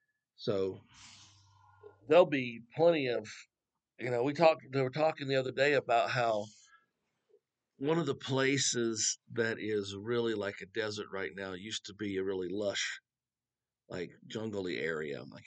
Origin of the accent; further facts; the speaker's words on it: the South, United States; The first thing I noticed when I got here, because I'm from the South, the first thing I noticed when I got here is that it's not green.